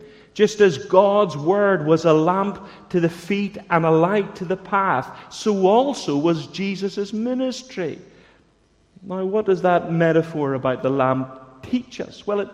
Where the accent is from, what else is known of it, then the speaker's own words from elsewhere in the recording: Bangor, Northern Ireland, United Kingdom; At least it wasn't unfamiliar to me growing up in Bangor